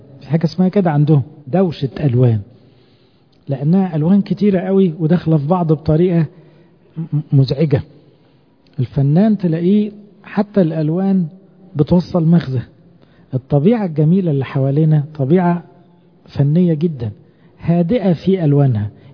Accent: Egypt; احنا كشعب مش غاوي هدوء عموما كمصريين

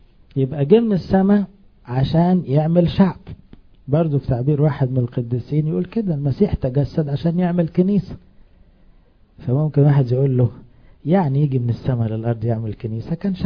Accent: Egypt; احنا هنا مصريين نفهمها على طول يابا

